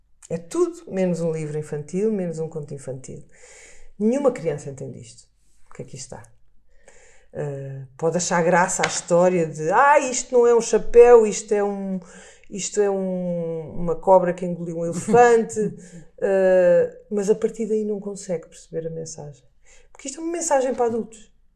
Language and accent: Portuguese; Azores, Portugal; E eu, pronto, cresci nos Açores com tanta coisa bonita à minha volta